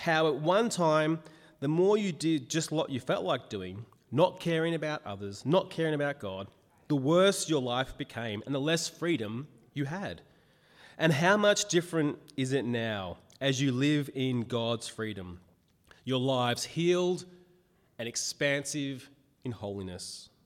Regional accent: Australia; If anything, as an Australian culture, we're encouraged to do whatever we want and have whatever we want when we want it, which is right now or yesterday.

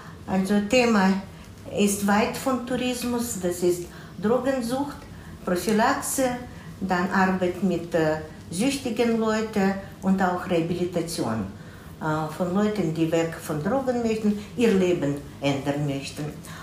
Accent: Chernivtsi, Chernivtsi Oblast, Ukraine; Na, ich bin aus Czernowitz

